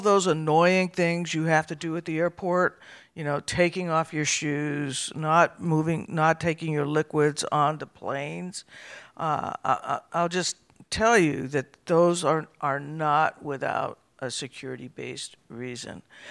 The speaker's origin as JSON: {"language": "English", "town": "Albuquerque", "region": "New Mexico", "country": "United States", "tie": "born or raised there", "moved": "as an adult", "lives_now": "Arizona, United States", "said": "So, I grew up in Albuquerque, New Mexico."}